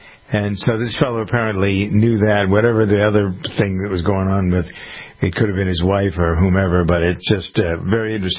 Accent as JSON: {"language": "English", "town": "Framingham", "region": "Massachusetts", "country": "United States", "tie": "born or raised there", "said": "I always say he comes from my hometown. He was raised and went to school in Framingham and then moved out to California."}